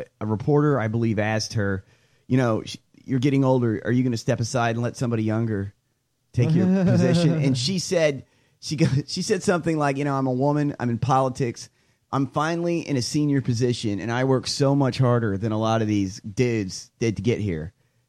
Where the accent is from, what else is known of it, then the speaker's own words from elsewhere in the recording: Georgia, United States; That is the weirdest accent ever, man. And I'm from Georgia.